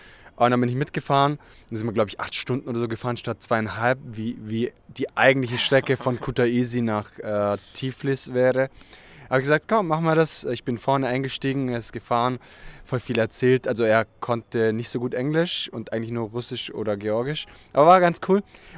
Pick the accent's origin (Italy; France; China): Italy; German is a second language; now in Germany; also ich bin ja Italiener, aber wohne in Deutschland schon so lange